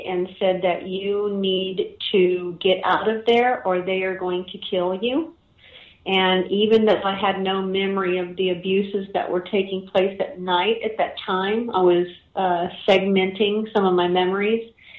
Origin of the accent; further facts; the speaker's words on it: Midway Island, U.S. Outlying Islands; born there; I was born on Midway Island out in the middle of the Pacific Ocean. My dad was in the Navy, and his wife, my mother, decided to go with him into the middle of the Pacific while she was pregnant with me.